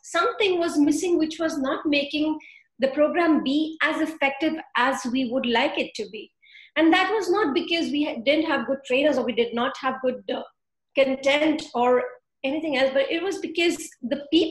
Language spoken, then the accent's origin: English; India; And I come from India, where in these expectations, are put into such an extent that actually children do suffer a lot